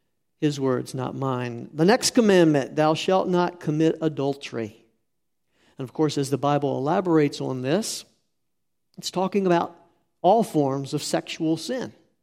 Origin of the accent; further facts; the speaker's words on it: United States; When I grew up here in America, you couldn't buy gas on Sunday.